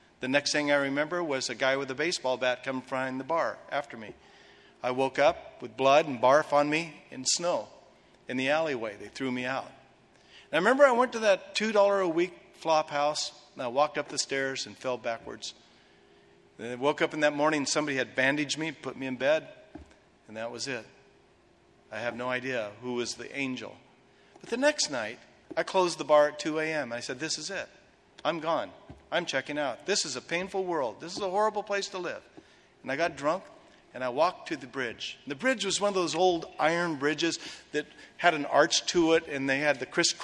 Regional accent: Portland, Oregon, United States; I was from Portland, Oregon, and rain was our middle name. I've got webbed feet like every duck from Oregon.

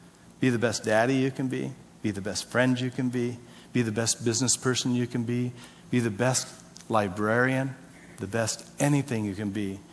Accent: Scotland, United Kingdom; I'm Scottish

